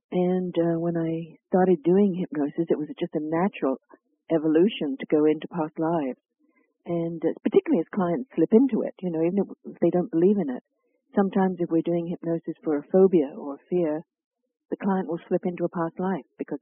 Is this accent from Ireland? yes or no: no; England, United Kingdom; Well, growing up in England